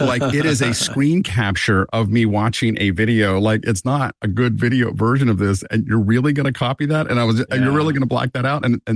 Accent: United States; And as an American, I don't have to.

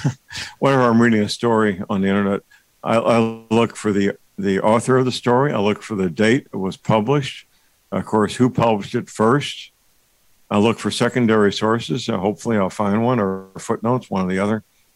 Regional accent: St. Louis, Missouri, United States; in my hometown, St. Louis, we've got a prosecutor who received Soros money for her campaign.

